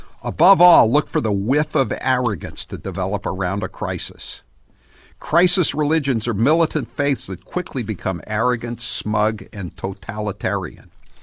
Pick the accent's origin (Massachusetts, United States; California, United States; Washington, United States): Massachusetts, United States; Wellesley; I have an example of the crisis religion from my hometown of Wellesley, Massachusetts.